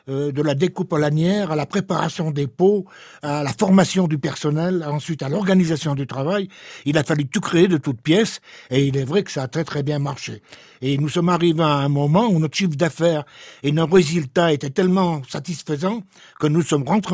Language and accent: French; Romans, Auvergne-Rhône-Alpes, France; born there; Oui, je suis d'origine arménienne, mais je suis né à Romans.